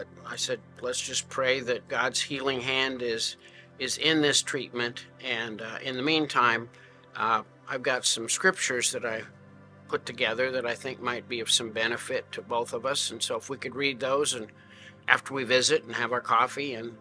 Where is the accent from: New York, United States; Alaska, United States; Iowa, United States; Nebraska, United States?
Nebraska, United States; I grew up in Nebraska. I grew up on a dry land farm with no indoor plumbing.